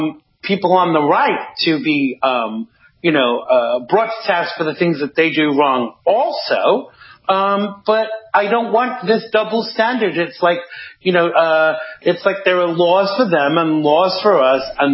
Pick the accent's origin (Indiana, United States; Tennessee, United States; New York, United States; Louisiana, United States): New York, United States; my home state is New York